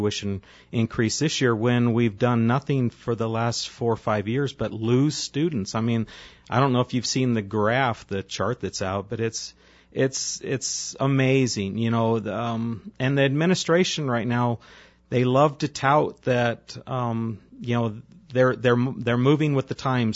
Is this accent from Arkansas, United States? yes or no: no; Arizona, United States; That's one thing I like best about growing up in the Verde Valley was our rural nature and the entire county, even Prescott and Prescott Valley, you know, the two larger population centers, you still feel very rural even when you're in downtown Prescott.